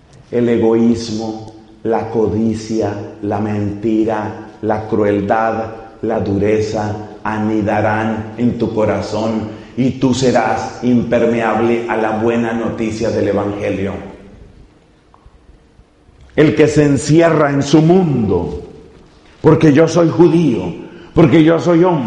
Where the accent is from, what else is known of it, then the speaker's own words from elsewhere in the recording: Colombia; ¿qué tal si tú no te encierras en que eres irlandés y yo no me encierro en que soy colombiano?